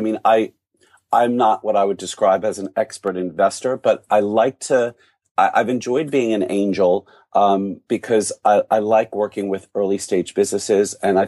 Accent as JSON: {"language": "English", "country": "United States", "lives_now": "United Kingdom", "said": "Being an American living and residing in the United Kingdom, I get taxed in two jurisdictions, not just the United Kingdom, but the United States does tax its citizens wherever they are in the world."}